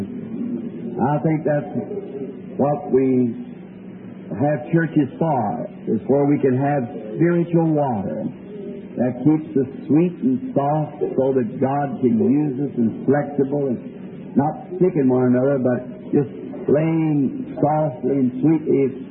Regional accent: Ireland; and I was there as an Irishman.

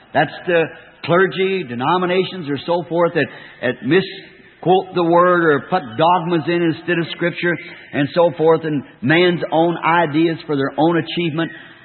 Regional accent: Ireland; Now, if you all know, being an Irishman, I came from a Catholic family background.

